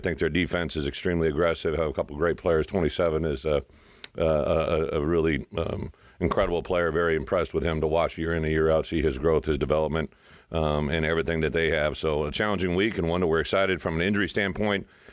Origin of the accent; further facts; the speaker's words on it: Illinois, United States; I was a guy playing at Iowa that was from Illinois